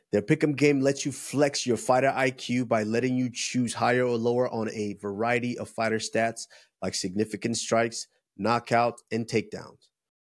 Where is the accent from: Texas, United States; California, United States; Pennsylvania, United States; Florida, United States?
Texas, United States; Dallas; I can imagine growing up in Dallas, and obviously wrestling, which was a marquee sport in Texas.